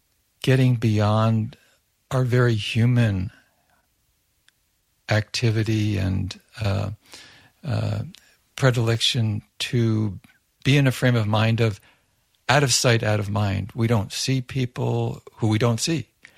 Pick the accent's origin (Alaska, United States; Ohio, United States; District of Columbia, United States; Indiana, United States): District of Columbia, United States; Washington; And then I grew up around Washington, D.C. during the escalation of the Vietnam War